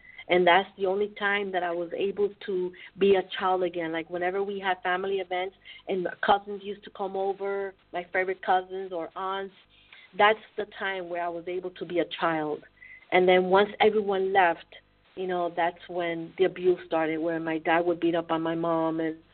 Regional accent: New York, United States; Like one thing that I experienced growing up in New York, when I was homeless, that I always made myself aware of my surroundings.

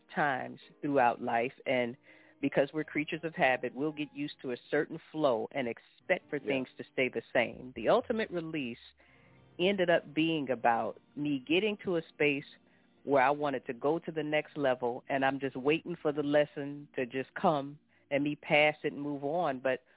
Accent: Chicago, Illinois, United States; I'm from Chicago. I used to record and perform music and do spoken word out there.

